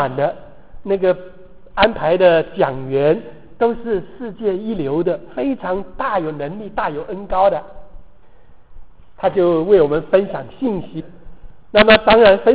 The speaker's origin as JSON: {"language": "Chinese", "country": "Taiwan", "tie": "born there", "said": "我可能在逃难的路上我妈妈怀了我还是怎么样，所以到了台湾，我1950年就生下来"}